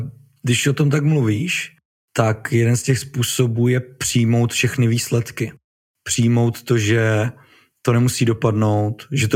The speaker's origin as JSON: {"language": "Czech", "town": "Havířov", "region": "Moravian-Silesian Region", "country": "Czechia", "said": "A já jako Havířovák ho samozřejmě poznávám."}